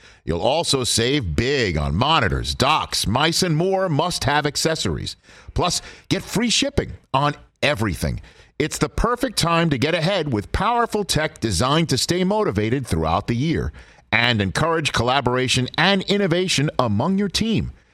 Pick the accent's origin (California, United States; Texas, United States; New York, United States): New York, United States; Staten Island; did you see that there the Godfather home in Staten Island, my hometown?